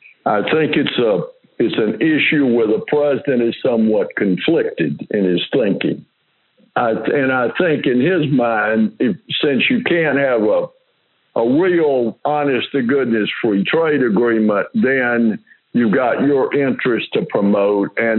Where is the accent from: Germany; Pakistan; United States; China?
United States; the South; And I'm from the South, and we lost a war.